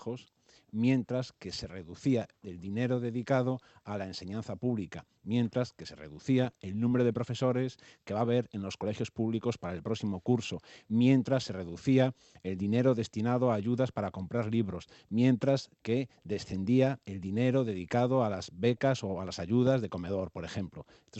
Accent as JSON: {"language": "Spanish", "town": "Madrid", "region": "Community of Madrid", "country": "Spain", "said": "Yo como ciudadano madrileño"}